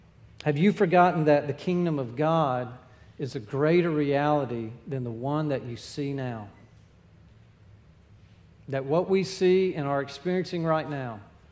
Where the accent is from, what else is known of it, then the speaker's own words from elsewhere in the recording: the South, United States; And our experience previous growing up in the South was you could find your fellowship circle down to the nth degree.